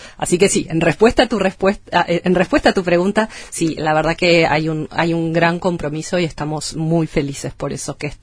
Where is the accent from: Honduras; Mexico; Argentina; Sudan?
Argentina; Yo soy de Argentina, estoy basada en la oficina ahí.